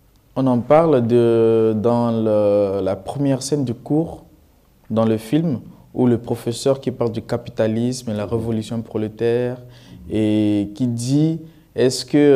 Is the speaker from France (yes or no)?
no; Central African Republic; Quand tu fais le diplôme, chez nous en Afrique, au fait, en Centrafrique surtout, le diplôme, c'est pour l'honneur de la famille.